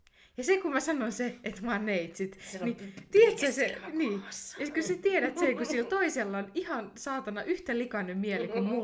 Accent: Jyväskylä, Central Finland, Finland; now in Helsinki, Finland; koska mähän olen siis Jyväskylästä.

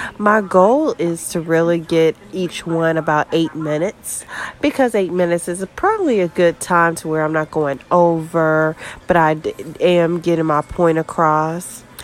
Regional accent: New Jersey, United States; born there; also born or lived in Georgia; now in North Carolina, United States; I was born in New Jersey, and I lived in Georgia for a long time

